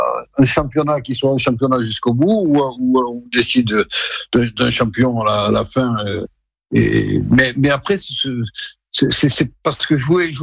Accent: Toulouse, Occitanie, France; Mais bon, je suis Toulousain, je dois l'avouer.

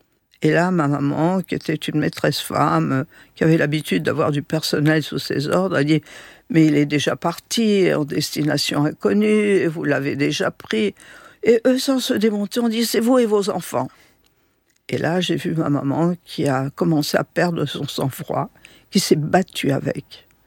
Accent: Vendôme, Centre-Val de Loire, France; born there; si je suis née à Vendôme, ce n'est pas pour rien, c'est la plus belle région de France.

